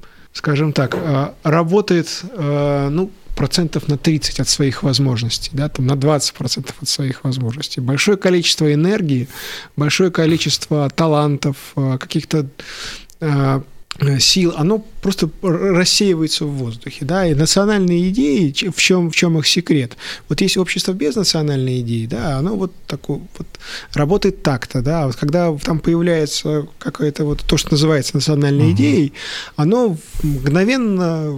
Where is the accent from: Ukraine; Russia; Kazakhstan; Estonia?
Estonia; вот я эстонец, на эстонском языке, да, мне не нужно быть, становиться русским, как это было при Советской России